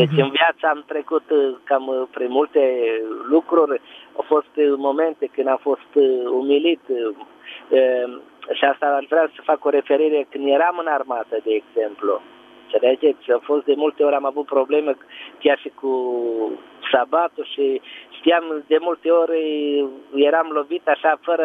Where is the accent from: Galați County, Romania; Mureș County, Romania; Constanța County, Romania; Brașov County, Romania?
Mureș County, Romania; Eu sunt din județul Mureș, dar vă sunt tocmai de la Satu Mare.